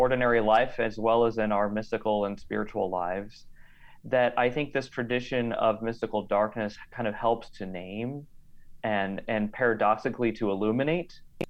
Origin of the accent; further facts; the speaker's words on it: Colorado, United States; So I grew up in Colorado. There was a fairly significant Latina population there, as well as, you know, spent some time in New Mexico and so on.